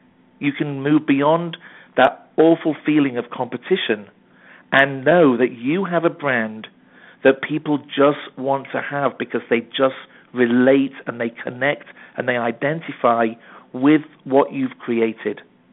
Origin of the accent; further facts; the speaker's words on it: England, United Kingdom; I'm from England, so I'd never even heard of Disneyland when I was growing up.